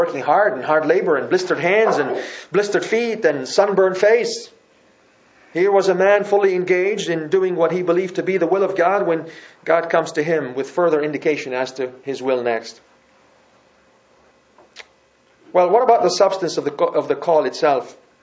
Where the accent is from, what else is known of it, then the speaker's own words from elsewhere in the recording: Lebanon; I grew up in Lebanon and I know the hot burning sun.